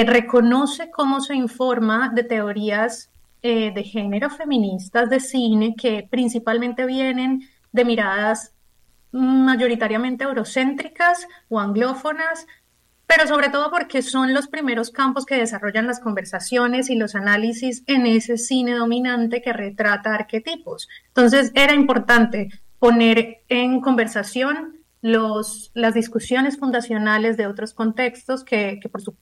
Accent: Colombia; como mujer, como colombiana, pero también como estudiante de cine

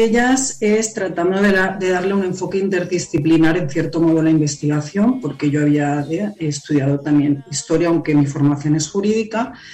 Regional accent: Balearic Islands, Spain; now in Colombia; yo sí soy española, soy de Mallorca, es una isla de la Comunidad Autónoma de Baleares. Por motivos personales y académicos estoy viviendo en Colombia actualmente.

